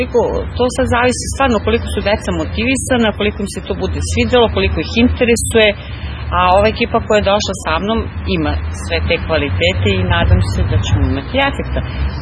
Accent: Velika Plana, Podunavlje District, Serbia; dolazim iz Velike Plane

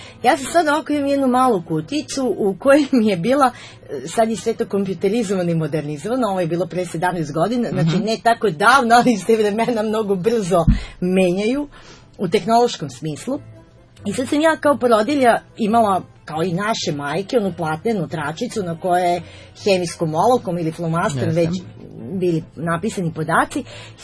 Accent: Serbia; ja bih nekako rekla, bar kod nas u Srbiji, da se nekako ponajviše sačuvao folklor, a ponajmanje neki stari zanati.

